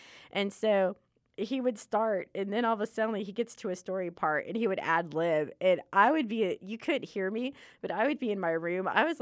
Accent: New Orleans, Louisiana, United States; because I'm from New Orleans area, Louisiana.

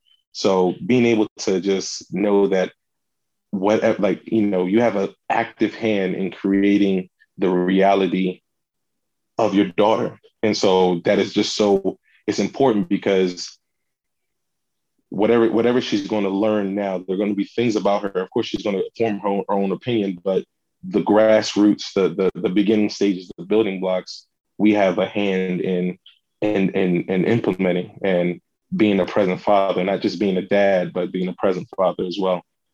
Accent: Nigeria; And I always look back at the way that we were raised and the whole thing about being Nigerian.

